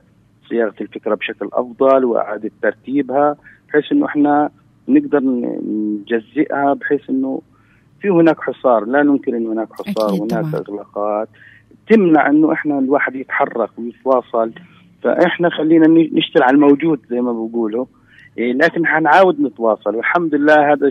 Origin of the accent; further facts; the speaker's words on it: Palestine; أنا فلسطيني.